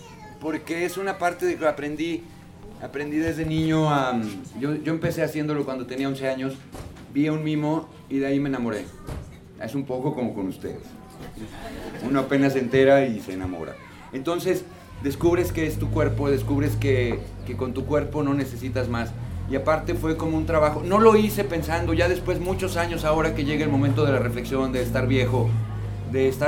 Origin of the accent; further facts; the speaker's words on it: Mexico City, Mexico; born there; Nací allá, nací en la Ciudad de México y es una ciudad hermosa. Triste, gris, monstruosa, hermosa. Es mi ubre de hierro. Soy un urbanoide más.